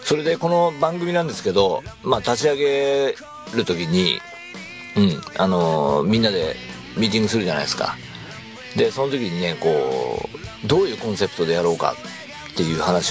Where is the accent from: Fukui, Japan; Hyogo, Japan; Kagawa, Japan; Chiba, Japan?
Chiba, Japan; 僕、出身が千葉なんですけども